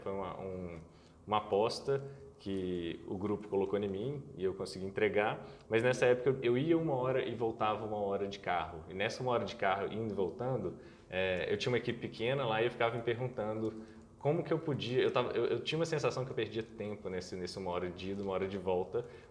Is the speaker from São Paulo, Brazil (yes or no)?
no; Belo Horizonte, Minas Gerais, Brazil; born there; Isso é, nasci em Belo Horizonte, minha família é daqui, meus pais são daqui, minha mãe na verdade é carioca, mudou e encontrou meu pai aqui.